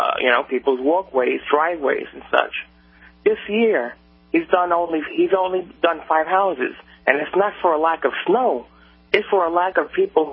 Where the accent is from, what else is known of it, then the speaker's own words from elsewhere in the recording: Queens, New York, United States; I'm from Queens